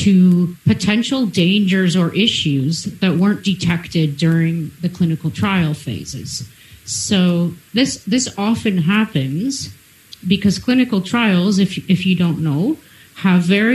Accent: Canada; and I'm a Canadian.

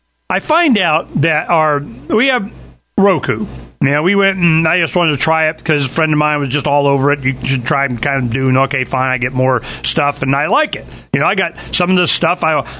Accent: Florida, United States; I grew up in Florida. I used to go out into the Keys and swim around with sharks.

